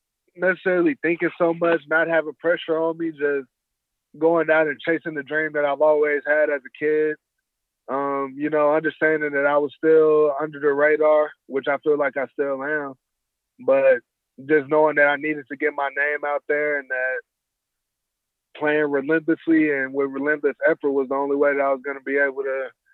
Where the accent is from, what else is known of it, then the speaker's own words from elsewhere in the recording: Tulsa, Oklahoma, United States; Just because I come from Tulsa doesn't mean that I can't play with you all or I can't compete.